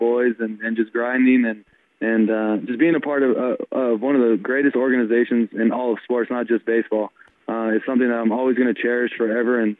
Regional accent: San Diego, California, United States; run out every single day in San Diego and play in front of my hometown, you know, friends, family

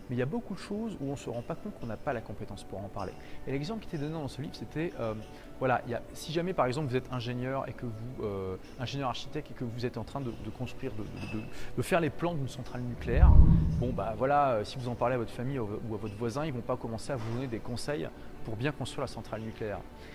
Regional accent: France; moi en tant que Français qui ne parle pas le portugais

